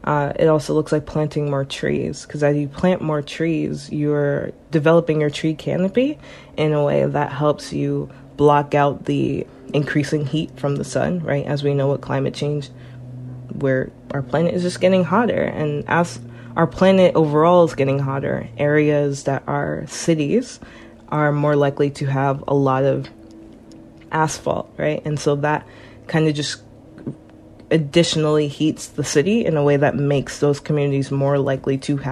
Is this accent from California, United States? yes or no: no; New Jersey, United States; So when I first moved to Connecticut, I'm originally from New Jersey, I lived in Ansonia and then Trumbull.